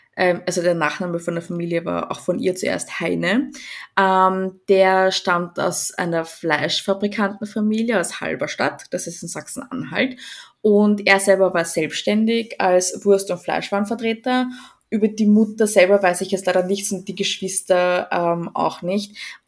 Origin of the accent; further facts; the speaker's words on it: Austria; wie du es halt auch bei uns in Österreich hast.